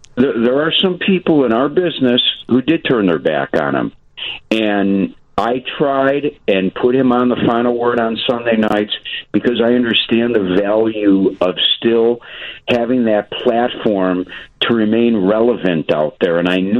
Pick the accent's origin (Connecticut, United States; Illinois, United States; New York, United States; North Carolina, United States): Illinois, United States; Chicago; that was being the lead sports anchor of a TV station in my hometown of Chicago.